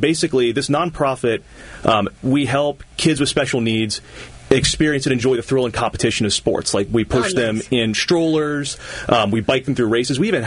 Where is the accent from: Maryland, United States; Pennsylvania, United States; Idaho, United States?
Maryland, United States; Baltimore; So I was born in Baltimore at Sinai Hospital. Our family lived in a townhouse off of Cold Spring Lane. We moved to Baltimore County when I was about 3 years old. So product of the Baltimore County public education system, Riderwood, Ridgely, Delaney.